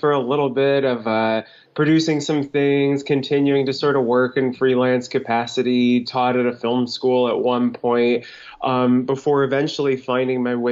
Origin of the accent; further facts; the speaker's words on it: Midwest, United States; moved away as an adult; I grew up in the Midwest, and film industry was just this mythical thing way out on the West Coast. And pretty much as soon as I finished undergrad, packed up my stuff and moved out